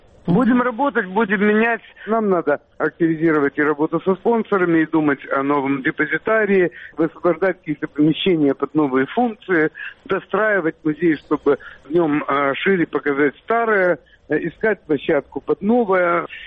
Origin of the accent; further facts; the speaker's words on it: Odesa, Odesa Oblast, Ukraine; я одессит, но она используется очень часто как альтернатива тому, что я украинец, с этим надо что-то делать, но я одессит, это все равно я одессит.